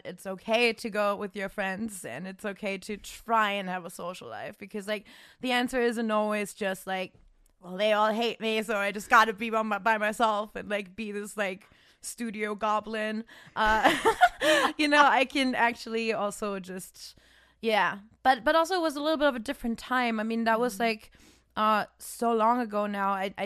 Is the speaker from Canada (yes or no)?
no; Germany; English is a second language; in my like small town in Germany, because I'm not technically from Cologne even, which is already kind of a small city. I was like 2 hours outside, like countryside, cows, grass.